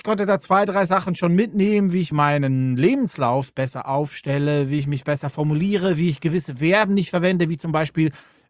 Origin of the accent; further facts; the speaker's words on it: Switzerland; Als Schweizer bleibt man ja ruhig